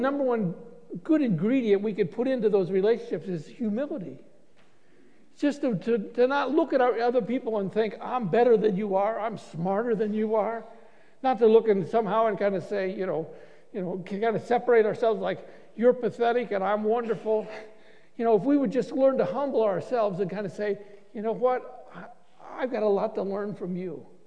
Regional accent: Ohio, United States; My wife and I grew up in Northwest Ohio. We were in one of these big Rust Belt towns, blue collar.

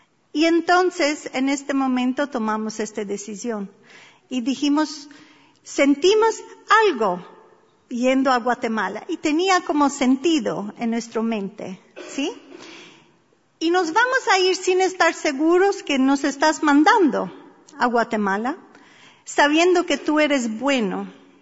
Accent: Albania; Spanish is a second language; yo crecí en Albania, era un país comunista. En el año que yo nací, se declaró totalmente ateístico.

